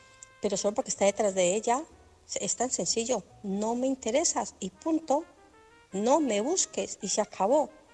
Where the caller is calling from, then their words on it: Barcelona, Catalonia, Spain; de Barcelona.